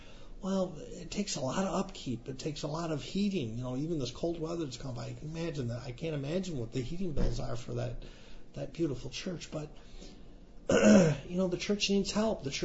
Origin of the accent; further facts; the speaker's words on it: Kalamazoo, Michigan, United States; But I grew up in Kalamazoo and at St. Augustine's. You know, that's where my parish. I was baptized there.